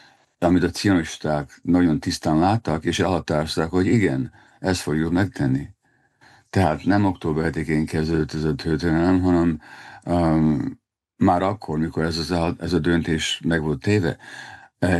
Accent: Budapest, Hungary; még a fiatalkoromban, a gyerekkoromban, tehát Budapesten is tapasztaltam antiszemitizmust iskolába például.

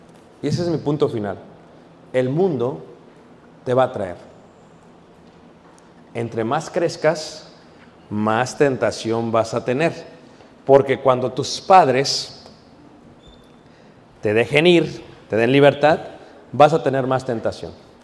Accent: Mexico City, Mexico; Yo crecí en Ciudad de México. O sea, que sí, crecí oyendo

